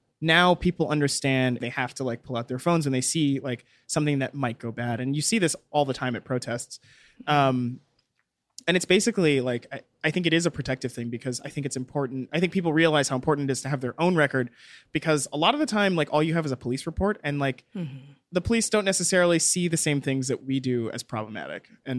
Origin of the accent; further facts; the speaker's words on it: Texas, United States; I grew up in Texas. I know what Texan cops are like.